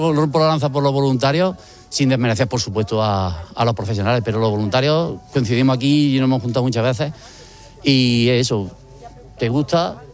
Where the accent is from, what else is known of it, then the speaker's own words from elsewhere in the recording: Bailén, Andalusia, Spain; yo soy, te he dicho que yo soy de Bailén